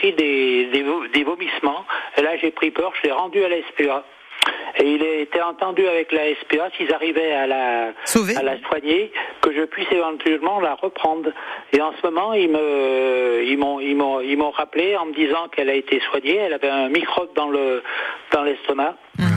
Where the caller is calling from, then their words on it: Chassiers, Auvergne-Rhône-Alpes, France; de Chassier.